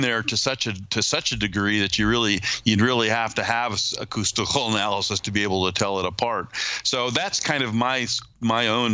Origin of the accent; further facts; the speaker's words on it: Indiana, United States; I'm a Midwesterner, just as Neil was. Neil grew up in northwestern Ohio, and I grew up in northeastern Indiana, about 50 miles from where Neil was born.